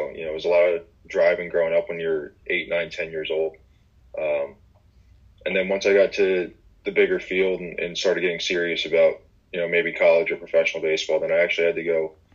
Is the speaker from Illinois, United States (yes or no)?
no; Maryland, United States; But, I lived in Maryland growing up, and, I loved it.